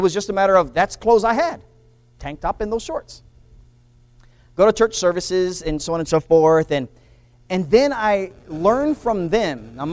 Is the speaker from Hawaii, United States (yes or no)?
yes; Hawaii, United States; I grew up in Hawaii. Everybody swims in the ocean.